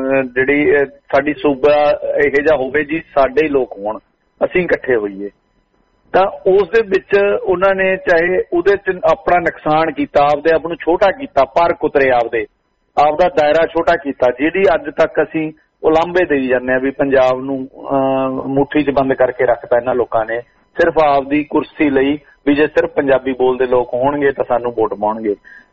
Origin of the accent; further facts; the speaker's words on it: Haryana, India; ਮੇਰੇ ਜਨਮ ਤੋਂ 3 ਸਾਲ ਪਹਿਲਾਂ ਪੰਜਾਬੀ ਸੂਬਾ ਬਣ ਗਿਆ ਜੀ, ਤੇ ਅਸੀਂ ਮੈਂ ਹਰਿਆਣੇ ਦੇ ਵਿੱਚ ਆ ਗਿਆ। ਮੈਂ ਹਰਿਆਣੇ ਚ ਆ ਗਿਆ ਜਦੋਂ ਨੂੰ ਮੈਂ ਸਕੂਲ ਜਾਣ ਜੋਗਾ ਹੋਇਆ